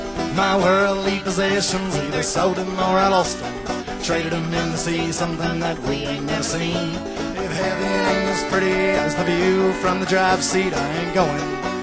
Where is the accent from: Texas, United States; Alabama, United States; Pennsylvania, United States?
Texas, United States; We're from Texas. We are so happy to be here, man.